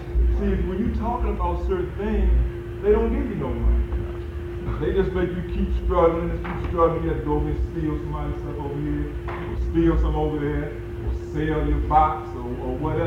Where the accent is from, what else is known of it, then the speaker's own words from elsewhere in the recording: Virginia, United States; I'm from Virginia.